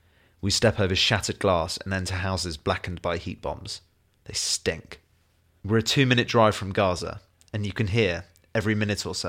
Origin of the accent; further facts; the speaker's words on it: London, United Kingdom; One I speak to is fascinated I'm from London.